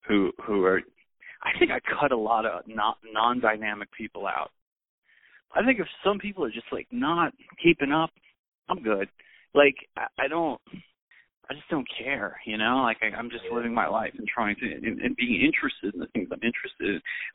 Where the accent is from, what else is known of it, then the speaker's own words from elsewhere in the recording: United States; I'm an American artist. I got no guilt.